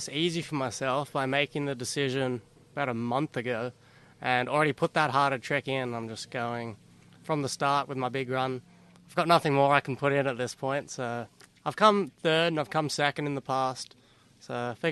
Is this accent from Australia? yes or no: yes; Australia; now in United States; I've been living in the US. So I try to make that clear as soon as I talk to anybody and they know I'm Australian